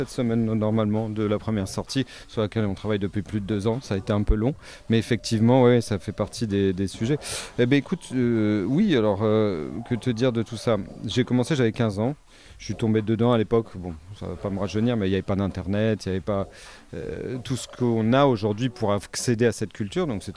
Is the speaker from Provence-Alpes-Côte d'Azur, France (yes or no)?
yes; Marseille, Provence-Alpes-Côte d'Azur, France; born there; je suis né à Marseille, j'y tiens.